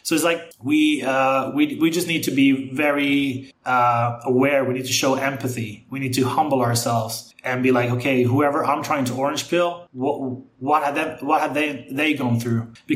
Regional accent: Argentina; first language Spanish; English is a second language; also born or lived in Northern Europe; Because I am Argentinian by birth. My family's Argentinian. Spanish is my first language. But I grew up outside of Argentina, right? So I spend, you know, my childhood between Argentina and Northern Europe.

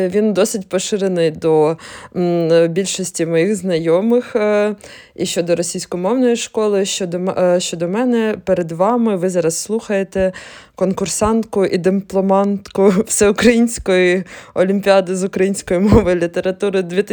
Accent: Chernihiv, Chernihiv Oblast, Ukraine; мама до 7 років розмовляла українською і приїхала із села в Чернігів, а я з Чернігова родом

